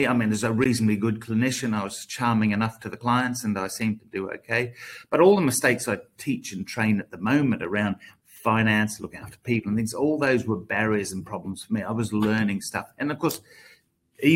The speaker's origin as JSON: {"language": "English", "town": "Brisbane", "region": "Queensland", "country": "Australia", "said": "But yes, I'm from Brisbane in Australia."}